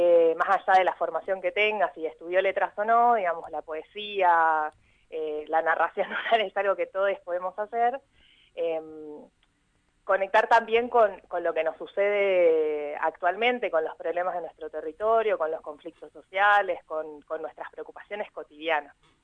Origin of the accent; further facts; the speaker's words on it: Ingeniero Jacobacci, Río Negro, Argentina; born there; Radio Nacional Jacobacci, que es el lugar donde yo nací, que es el territorio tan querido.